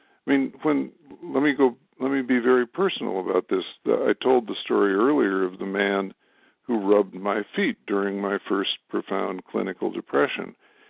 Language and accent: English; Madison, Wisconsin, United States; their impact on my hometown of Madison, Wisconsin